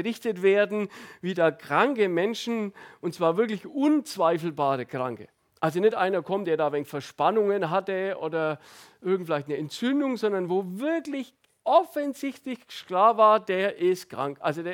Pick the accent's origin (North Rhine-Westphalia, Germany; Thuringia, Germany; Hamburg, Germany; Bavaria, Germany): Bavaria, Germany; Ansbach; Also bei mir, wo ich herkomme, das war schon so ein Sprichwort, also wenn jemand nach Ansbach links muss, dann wusste jeder, oh, Ansbach links.